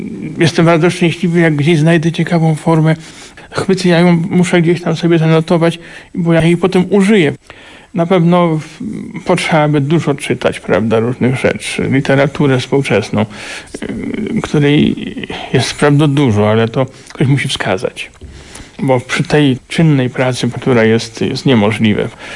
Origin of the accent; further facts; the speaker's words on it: Galicia, Poland; now in Kielce, Poland; ja z Galicji pochodzę, tam mówią, jak ty wytrzymujesz w Kielcach?